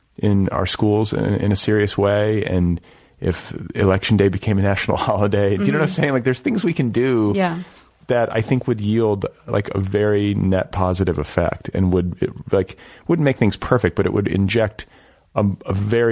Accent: Midwest, United States; I'm from the Midwest.

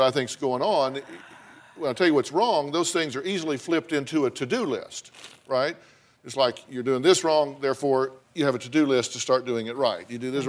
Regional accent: Texas, United States; You know, I grew up in Texas, and in Texas, it gets hot.

